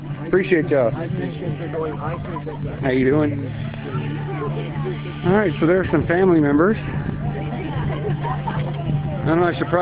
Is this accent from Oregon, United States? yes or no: no; Bonaire, Georgia, United States; I'm from Bonaire, Georgia. Drove out here, 2 weeks ago, Thursday?